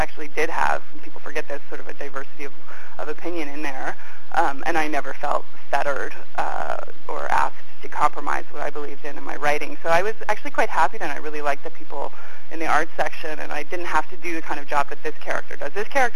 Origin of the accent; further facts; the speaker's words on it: Vancouver, British Columbia, Canada; But growing up in Vancouver and in BC in the 70s, I met a lot of people who did have these really unusual childhoods